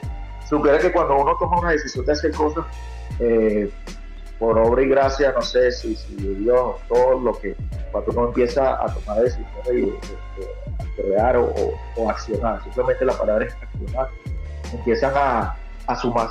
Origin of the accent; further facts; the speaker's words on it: Venezuela; moved away; mi tierra, mi Venezuela amada. Y nada, como todo inmigrante que sale de su país